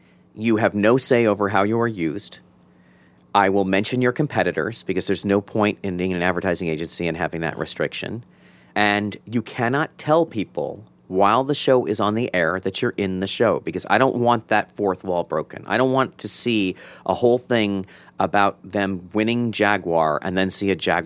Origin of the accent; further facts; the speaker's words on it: Baltimore, Maryland, United States; That was all because I grew up in Baltimore.